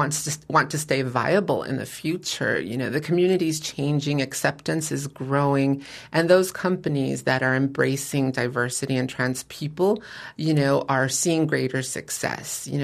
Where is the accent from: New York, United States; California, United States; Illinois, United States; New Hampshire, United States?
California, United States; East Los Angeles; I grew up in East Los Angeles. So for me, the world felt very isolated.